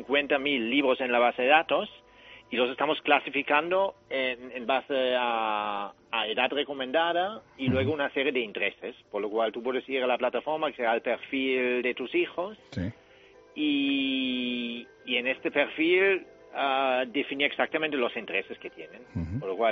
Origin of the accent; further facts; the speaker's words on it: Germany; Spanish is a second language; Yo soy alemán.